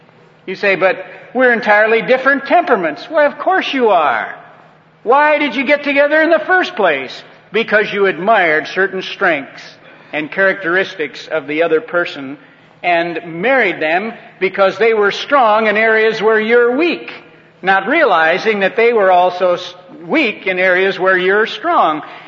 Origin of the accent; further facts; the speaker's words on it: Michigan, United States; now in California, United States; We're both from Michigan, out here in California.